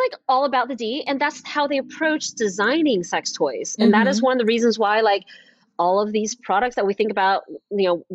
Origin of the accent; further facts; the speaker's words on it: Atlanta, Georgia, United States; Yeah, so first of all, I'm from Atlanta, and I went to school at Georgia Tech